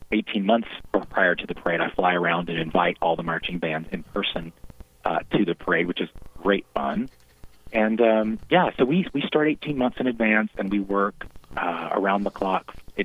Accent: Georgia, United States; I grew up in South Georgia, and I watched the parade every morning with my grandmother and my mother

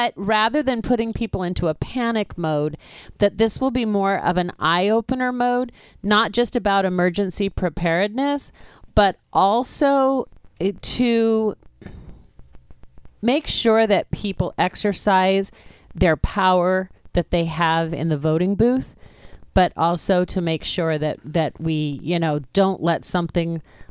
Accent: California, United States; Well, you know, I'm from California, and Southern California.

